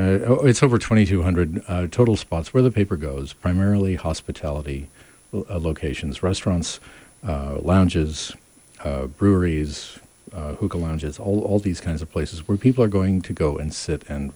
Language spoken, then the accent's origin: English; San Diego, California, United States; Now, I was born in San Diego, raised in San Diego, and lived my life in San Diego.